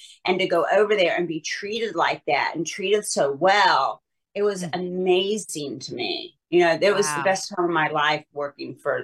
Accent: the South, United States; accent: Southern; because my Southern accent used to be really, really bad, and they sent me to a lady to try to get rid of my Southern accent

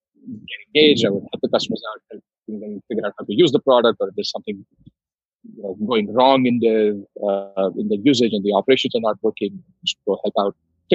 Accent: Delhi, India; now in San Francisco, United States; You know, I grew up in Delhi in India, and as a kid, you would ask me, what do you want to do when you grow up?

